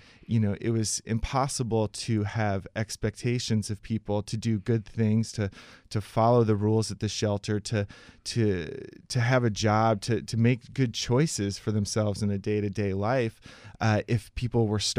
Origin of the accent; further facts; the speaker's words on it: Indiana, United States; and met a man from Chicago, and we started talking, I'm from Indiana.